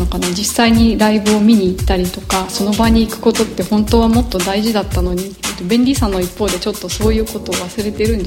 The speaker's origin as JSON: {"language": "Japanese", "region": "Tokyo", "country": "Japan", "said": "私自身は東京出身なので"}